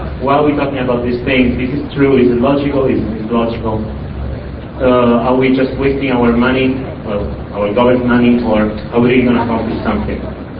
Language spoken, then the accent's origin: English; Italy; English is a second language; As you can hear from the accent, I'm actually not from Britain, but I'm actually from Italy